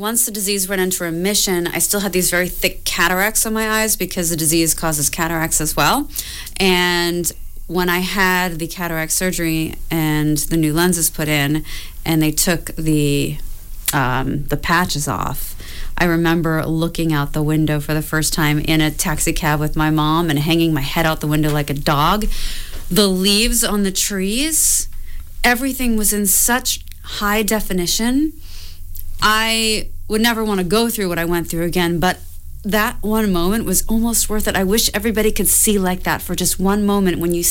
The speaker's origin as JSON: {"language": "English", "town": "New York City", "region": "New York", "country": "United States", "tie": "born or raised there", "said": "is a song that I wrote for my hometown, so you might hear some New York City references in it."}